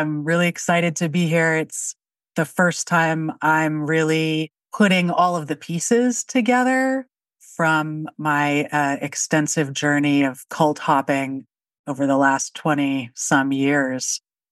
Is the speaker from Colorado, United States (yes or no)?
no; San Francisco, California, United States; I'm from San Francisco, and I returned home after a breakup and kind of some intense risk-taking behaviors. And I ended up back in San Francisco.